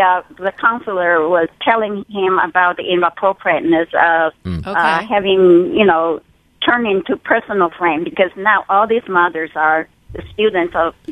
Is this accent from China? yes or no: yes; China; English is a second language; And I myself, I'm from China. I'm a foreigner, you know.